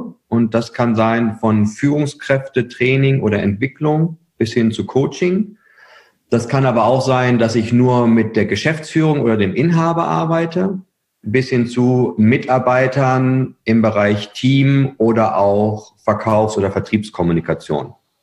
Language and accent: German; Herford, North Rhine-Westphalia, Germany; ich bin aktuell 37 Jahre. bin Ostwestfale durch und durch. Ja. Also ich komme aus Herford